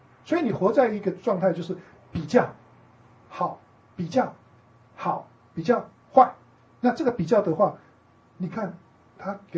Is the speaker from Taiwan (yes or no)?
yes; Taiwan; accent: Taiwanese Mandarin; 你捏我打我杀我都一样是讲台湾国语啊